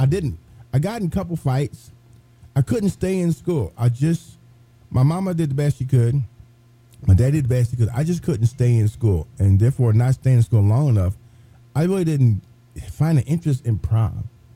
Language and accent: English; Terre Haute, Indiana, United States; my hometown is Terre Haute.